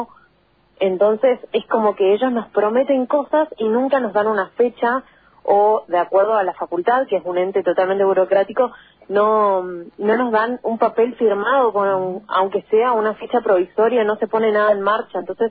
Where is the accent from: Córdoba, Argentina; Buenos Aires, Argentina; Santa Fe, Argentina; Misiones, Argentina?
Misiones, Argentina; Eldorado; Yo soy del interior y del Dorado Misiones hoy